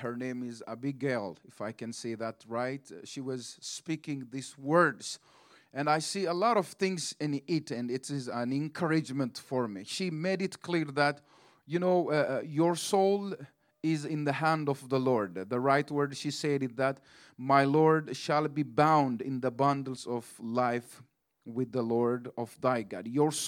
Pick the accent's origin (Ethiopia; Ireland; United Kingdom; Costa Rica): Ethiopia; English is a second language; We came from Ethiopia, and it's different.